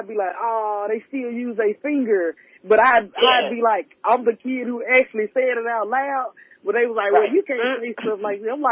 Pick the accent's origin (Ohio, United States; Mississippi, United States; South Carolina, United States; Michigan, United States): Mississippi, United States; because I'm from Mississippi. So we from the South